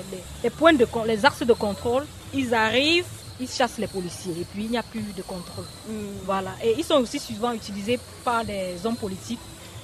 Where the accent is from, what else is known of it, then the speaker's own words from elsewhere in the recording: Cameroon; chez nous, au Cameroun, c'est un métier qui a le pouvoir.